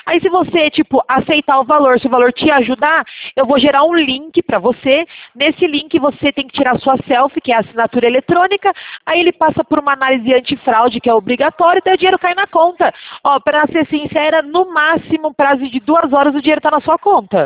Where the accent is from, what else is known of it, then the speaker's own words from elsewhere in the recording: Sorocaba, São Paulo, Brazil; Eu sou daqui de Sorocaba